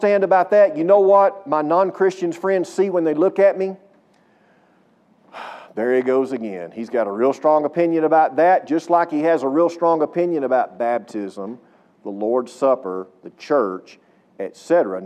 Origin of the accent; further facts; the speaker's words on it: Texas, United States; Okay, this is God's country too, but I'm from East Texas.